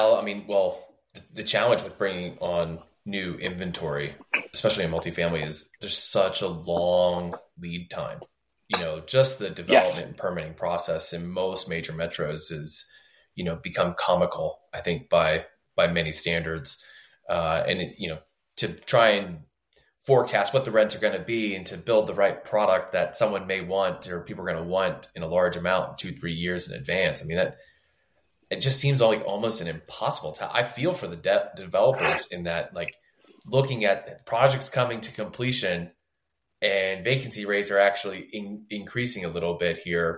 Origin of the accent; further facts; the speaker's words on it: Philadelphia, Pennsylvania, United States; which, by the way, I'm from the Philly area, so 215-610, shout out.